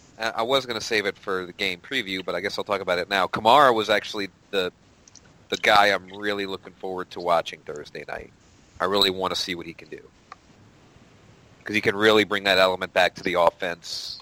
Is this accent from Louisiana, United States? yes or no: yes; Louisiana, United States; born there; I was born in South Louisiana.